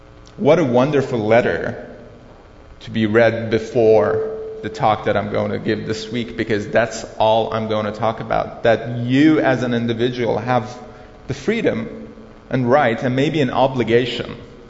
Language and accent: English; Iran; I'm coming from Iran. In Iran, it's mandatory to fast